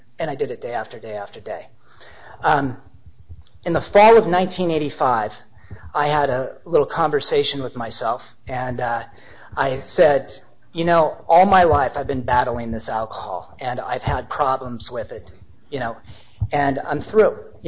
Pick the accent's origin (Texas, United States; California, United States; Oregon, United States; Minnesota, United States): Oregon, United States; Portland; I grew up in Portland, but I was down in Ashland